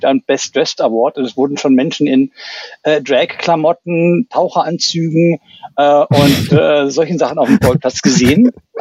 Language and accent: German; Baden-Württemberg, Germany; ich bin ja aufgewachsen im Schwäbischen, unweit der Schwäbischen Alb. Da gab es auch Berge, die man rauf und runter fahren konnte.